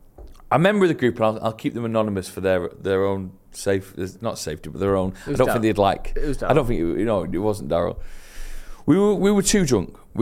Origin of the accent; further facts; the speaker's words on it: Manchester, North West England, United Kingdom; And they know we're from Manchester.